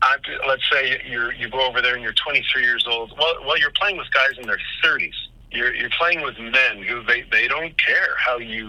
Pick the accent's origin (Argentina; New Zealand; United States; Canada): Canada; Red Deer, Alberta; growing up in Red Deer, my brother and I mean, we played every sport.